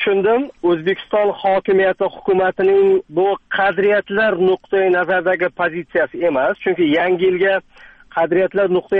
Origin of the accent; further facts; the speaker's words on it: Samarkand, Samarqand Region, Uzbekistan; Men Samarqandlikman, lekin Samarqand meniki emas.